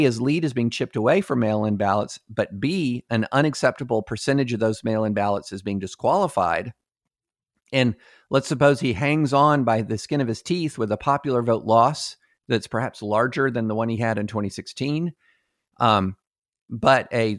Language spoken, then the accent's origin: English; Kentucky, United States; In 1968, if there was a mail bomb in Des Moines, and I'm growing up in Kentucky, I don't know about it.